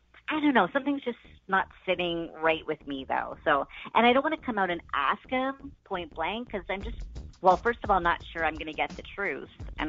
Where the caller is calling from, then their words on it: Williamsburg, United States; I'm calling from Williamsburg.